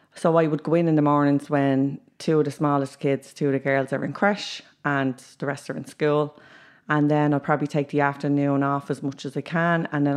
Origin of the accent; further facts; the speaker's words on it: Ballymun, Leinster, Ireland; I'm from Ballymun. I manage a youth project up in Ballymun